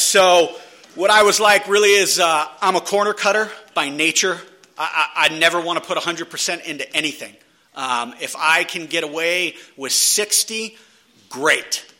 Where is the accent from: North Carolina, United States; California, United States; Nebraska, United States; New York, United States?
California, United States; San Diego; I grew up down in Ocean Beach on the seawall, you know, pounding 40s and hanging out with the skate kids